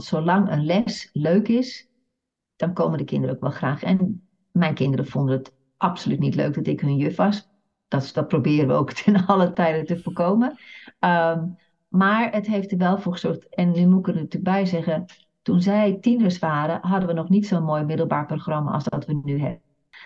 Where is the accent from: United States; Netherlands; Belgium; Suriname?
United States; we zijn natuurlijk als Amerikaans volk een melting pot van verschillende culturen.